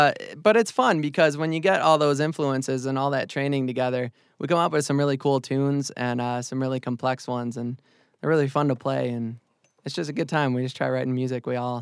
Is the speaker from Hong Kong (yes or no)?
no; Livonia, Michigan, United States; Yeah, well, I'm actually from Livonia.